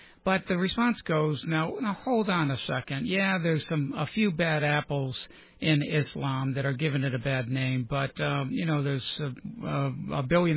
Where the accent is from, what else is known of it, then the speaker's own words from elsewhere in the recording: Buffalo, New York, United States; You have an article that was just posted today from my hometown of Buffalo, New York.